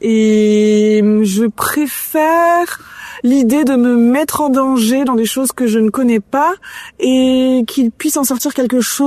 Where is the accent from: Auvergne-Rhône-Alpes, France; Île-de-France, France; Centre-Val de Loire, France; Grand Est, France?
Grand Est, France; Et moi je suis alsacienne, donc c'est pas très loin.